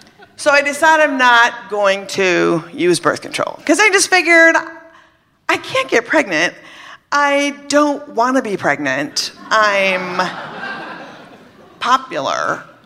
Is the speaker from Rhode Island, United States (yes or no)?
no; Minnesota, United States; I was brought up in Minnesota, Catholic, thank you, and 16.